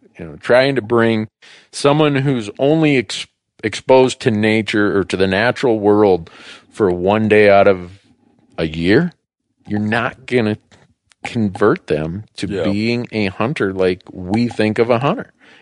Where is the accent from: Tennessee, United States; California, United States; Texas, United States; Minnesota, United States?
Minnesota, United States; where I grew up in Minnesota, where everybody hunted and fished.